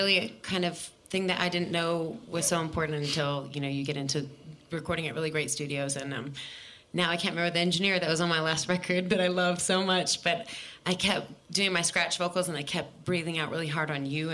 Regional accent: Las Cruces, New Mexico, United States; my brothers would go to El Paso because I'm from Las Cruces.

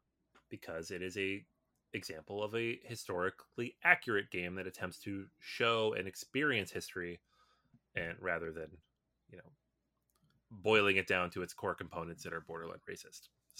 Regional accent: Seattle, Washington, United States; I was super excited about this game because I grew up in Seattle. We read about Lewis and Clark. It was part of my state and natural local history units.

